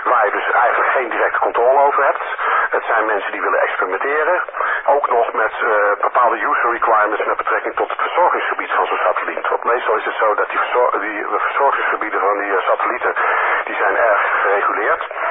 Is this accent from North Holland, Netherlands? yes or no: yes; Kortenhoef, North Holland, Netherlands; Ja, ik ben opgegroeid in Kortehoef.